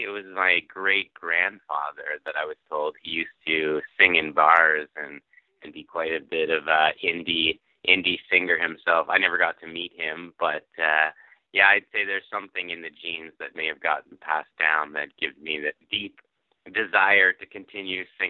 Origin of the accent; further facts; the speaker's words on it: Toronto, Ontario, Canada; also born or lived in Edmonton / British Columbia; So I was born in Edmonton and I grew up around Toronto, but then I traveled out west to British Columbia and I lived there for a few years